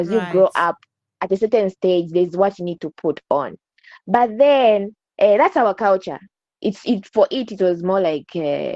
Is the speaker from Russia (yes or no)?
no; Zambia; I'm from Zambia, by the way, and there's a culture where I come from. I'm a Tonga.